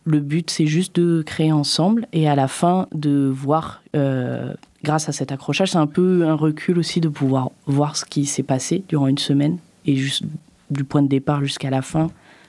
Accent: Die, Auvergne-Rhône-Alpes, France; born there; je suis née à Die, le 16 février 1999, dans la maternité de Die.

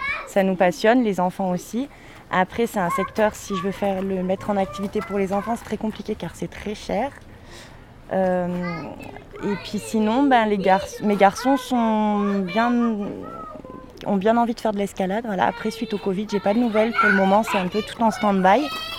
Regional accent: Montlaur-en-Diois, Auvergne-Rhône-Alpes, France; Moi j'ai grandi à Mont-Laure en Diwa. Je suis partie un petit peu plus en ville, puis j'y suis revenue pour élever mes enfants. Voilà, j'ai 33 ans

